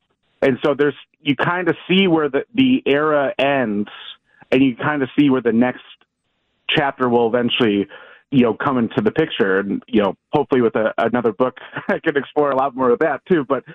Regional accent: Milwaukee, Wisconsin, United States; I'm from Milwaukee, or, you know, adjacent to Milwaukee, and sports is such a big part of our lives.

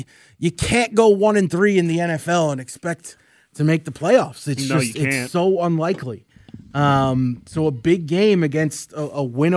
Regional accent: New York, United States; All y'all know by now, I grew up in New York. I grew up a Jets fan.

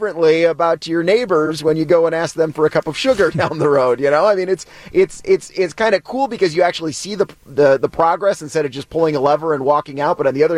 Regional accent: Illinois, United States; You and I, we're from Illinois.

